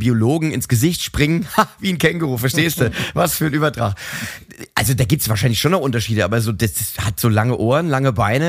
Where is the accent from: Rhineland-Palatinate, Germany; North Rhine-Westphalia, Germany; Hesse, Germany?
Rhineland-Palatinate, Germany; Mainz; Kleiner, wertvoller Hintern, könnte man es übersetzen. Das sagt man so bei uns in Mainz.